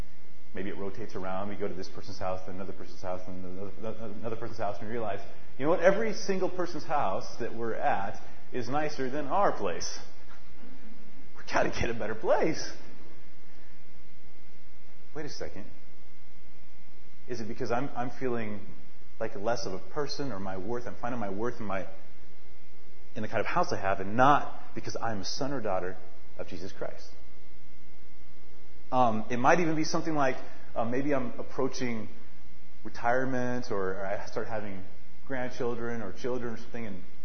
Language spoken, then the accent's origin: English; Northwest, United States; Now, when I went to college on the East Coast, I'm from the Northwest.